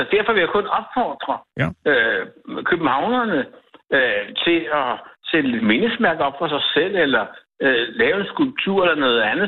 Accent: Copenhagen, Capital Region of Denmark, Denmark; nu er jeg københavner

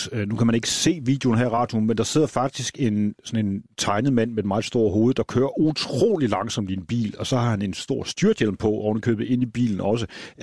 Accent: Jutland, Denmark; nu er jeg fra Jylland

